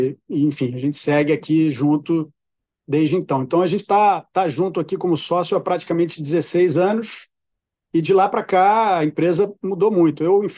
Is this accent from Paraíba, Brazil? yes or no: no; Rio de Janeiro, Brazil; also born or lived in Salvador; acabei de fazer 46 anos. Eu sou nascido aqui no Rio de Janeiro. Sou filho de uma família de classe média, né, do Rio de Janeiro. Morei em Salvador, quando a minha mãe se mudou para lá por uma questão profissional. Morei lá por 2 anos quando era criança.